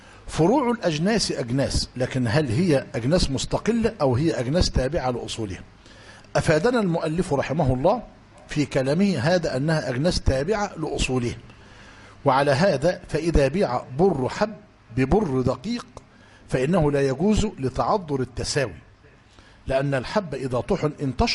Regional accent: Egypt; عندنا في مصر

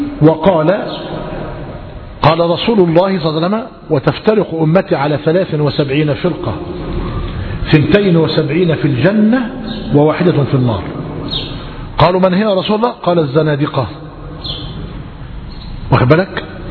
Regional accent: Egypt; انظر إلى ما يحدث من السوق والدهماء في بلادنا مصر الآن

